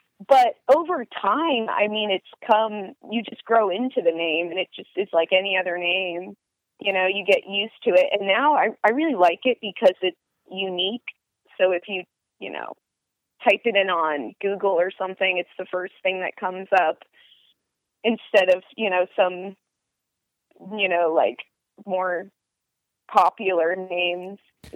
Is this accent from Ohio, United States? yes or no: yes; Cleveland, Ohio, United States; I am from Cleveland, or just outside of Cleveland.